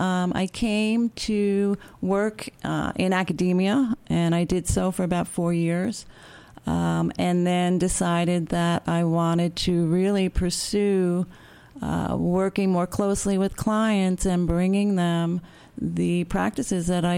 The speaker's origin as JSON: {"language": "English", "region": "New York", "country": "United States", "said": "No, I am from Long Island, New York."}